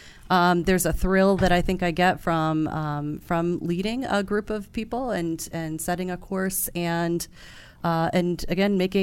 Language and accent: English; New York, United States; I grew up in Hudson Valley, New York.